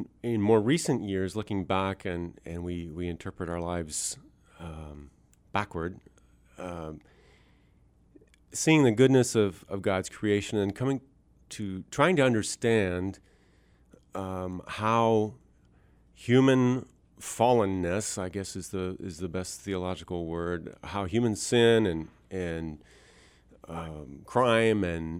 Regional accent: South Dakota, United States; born there; also born or lived in Iowa / Montana / New Mexico / Arkansas; I was born in South Dakota. I've lived in Iowa, Montana, New Mexico, Arkansas, and then went to Africa for 13 years

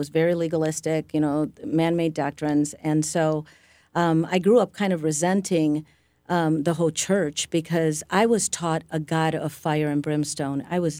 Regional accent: Holland, Michigan, United States; I grew up in a bubble. I grew up in Holland, Michigan. I knew nothing.

